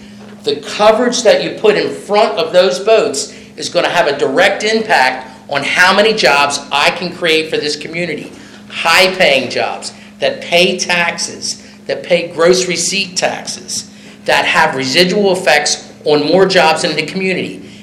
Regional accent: United States; I do have Sussex County roots. I grew up in Lindley Trailer Park back in the 70s.

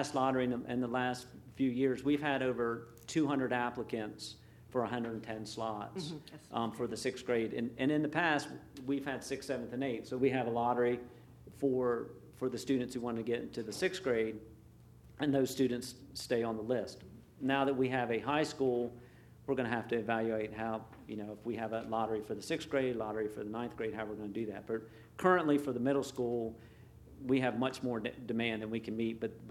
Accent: Seaford, South East England, United Kingdom; I know I'm from Seaford, so we have two or three bus stops in the Seaford area.

